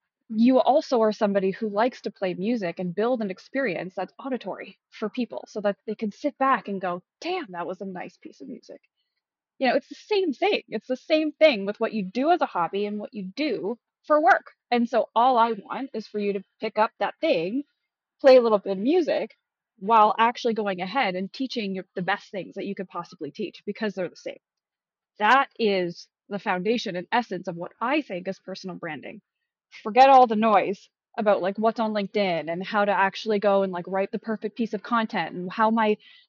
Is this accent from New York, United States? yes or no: no; Pennsylvania, United States; also born or lived in North Carolina; now in Canada; I'm born in Canada. Then I moved to the US because my mom remarried. And so I grew up in Pennsylvania for my younger years. Then we moved to North Carolina